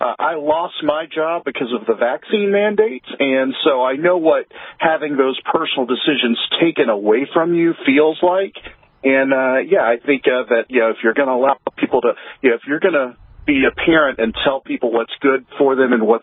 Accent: Tennessee, United States; So I'm originally from Tennessee.

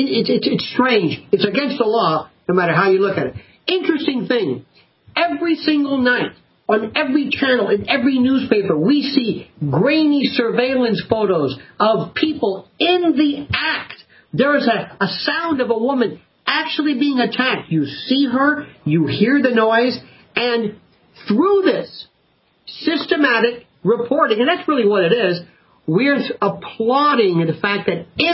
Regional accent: Tampa, Florida, United States; Tampa's my hometown.

